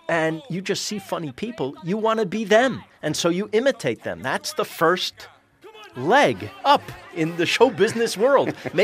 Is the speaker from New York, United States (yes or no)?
yes; Queens, New York, United States; born there; accent: New York; And it has a New York accent. And I was born in Queens. And as I'm going to say 2-year-old, maybe 3-year-old, this song struck me.